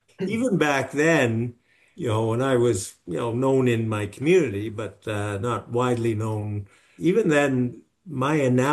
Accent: Saint John, New Brunswick, Canada; also born or lived in Toronto / Fredericton; I was born in Toronto, but to two parents from St. John. We moved back to St. John. I went to grade 2 at M. Gerald Teed School. We were in St. John and then later Fredericton.

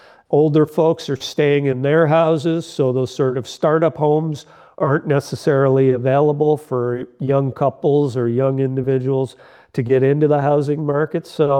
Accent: Niagara Falls, Ontario, Canada; I know this because I'm from Niagara Falls

